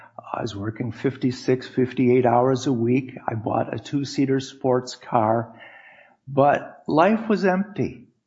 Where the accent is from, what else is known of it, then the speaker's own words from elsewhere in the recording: Detroit, Michigan, United States; I grew up in Northwest Detroit with Roman Catholic parents